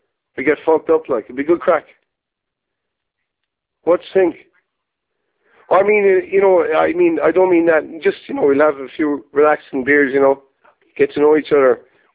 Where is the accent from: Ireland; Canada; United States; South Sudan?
Ireland; So, like, what does it matter that I'm Irish?